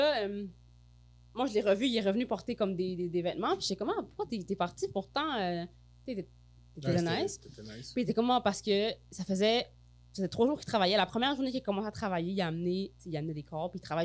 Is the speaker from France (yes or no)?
no; Quebec, Canada; Tu sais, nous, on est des Québécois. Mm. Nous, au Québec, on a grandi ici.